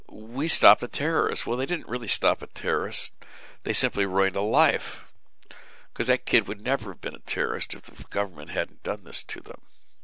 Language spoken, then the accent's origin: English; United States; And I just love it because I'm an American.